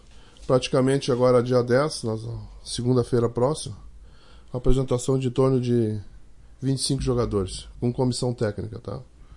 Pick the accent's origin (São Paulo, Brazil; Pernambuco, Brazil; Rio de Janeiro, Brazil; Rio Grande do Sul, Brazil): Rio Grande do Sul, Brazil; Novo Hamburgo; also born or lived in Erechim; Eu venho de Novo Hamburgo, né?